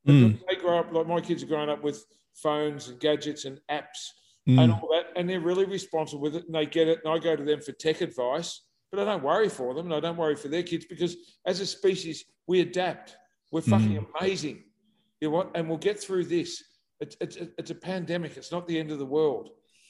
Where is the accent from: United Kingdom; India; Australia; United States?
Australia; Oh, you know, and this is part of being Australian, part of having mates.